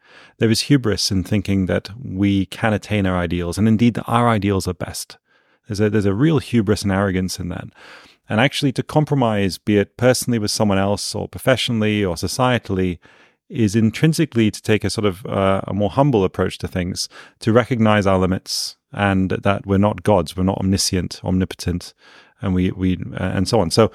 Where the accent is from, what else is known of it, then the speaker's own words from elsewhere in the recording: United Kingdom; You know, I'm British, so I change my mind depending on how many cups of tea I've had throughout the day.